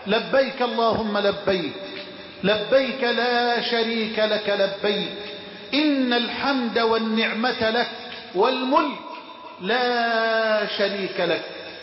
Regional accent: Egypt; واحفظ بلدنا مصر

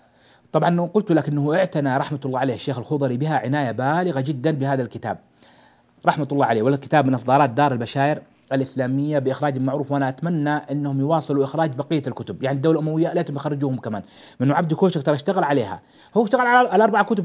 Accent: Saudi Arabia; وأهل العلم في البلاد عندنا في المملكة العربية السعودية

